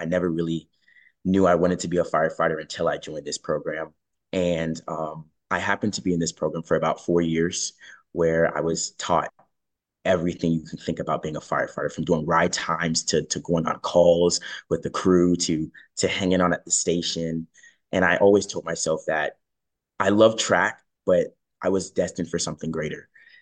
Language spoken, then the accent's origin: English; Florida, United States; I am from South Florida.